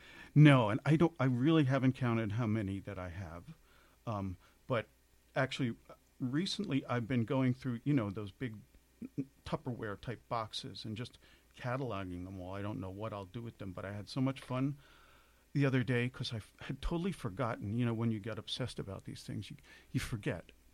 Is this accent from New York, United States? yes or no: yes; New York, United States; Growing up on Long Island, I think I wrote to you as a very funny thing.